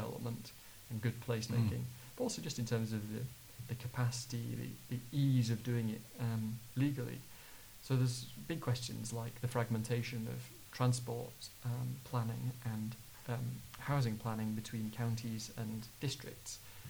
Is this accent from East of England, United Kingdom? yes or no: no; Huddersfield, Yorkshire and the Humber, United Kingdom; I grew up in Huddersfield